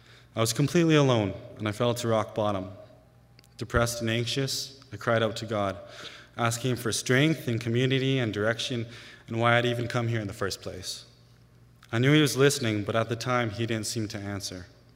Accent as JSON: {"language": "English", "town": "Smithers", "region": "British Columbia", "country": "Canada", "tie": "born or raised there", "said": "I was born and raised in Smithers. I grew up in a Christian home and even went to a Christian school."}